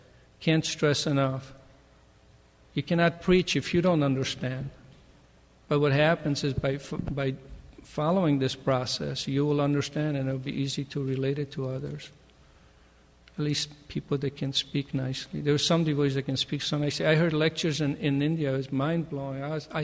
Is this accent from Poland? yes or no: yes; Poland; English is a second language; moved away; at that time, my English was real bad. I mean, I came from Poland, so my English was bad. And this was I was in high school.